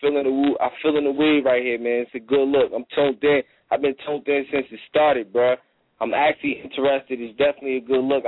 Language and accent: English; New Jersey, United States; I'm down here, Dolo. I'm from Jersey.